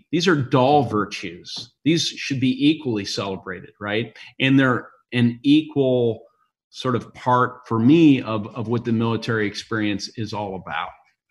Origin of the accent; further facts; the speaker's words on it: Indiana, United States; You know, you came from New Jersey. I came from Indiana.